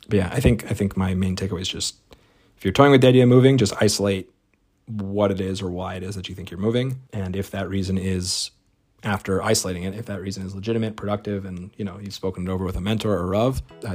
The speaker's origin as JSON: {"language": "English", "region": "New Jersey", "country": "United States", "tie": "born or raised there", "said": "I know the Upper West Side. I grew up nearby in New Jersey."}